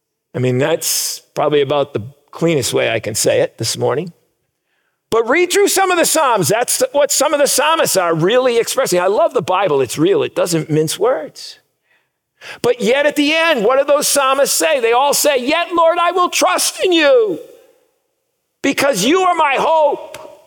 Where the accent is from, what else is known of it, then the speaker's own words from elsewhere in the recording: New England, United States; now in Kansas, United States; But I grew up in New England with its rocky soils.